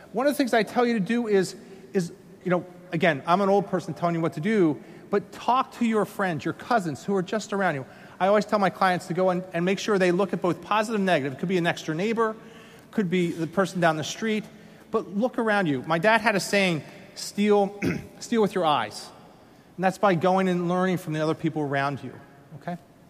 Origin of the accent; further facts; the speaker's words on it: Pennsylvania, United States; I'm from Pennsylvania. We have a tax incentive to do that.